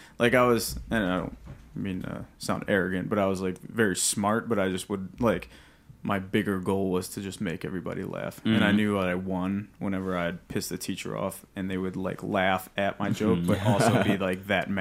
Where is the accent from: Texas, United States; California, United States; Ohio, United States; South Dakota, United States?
Ohio, United States; Brunswick; now in Lakewood, United States; That's where I grew up. I live in Lakewood currently, but yeah.